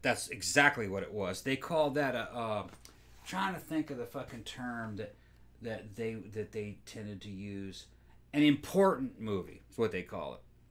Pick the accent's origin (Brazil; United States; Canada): Brazil; Growing up in Brazil, it's using a lot of tropes and a lot of ideas that are just very tired and played out in places like Brazil and Central and South America.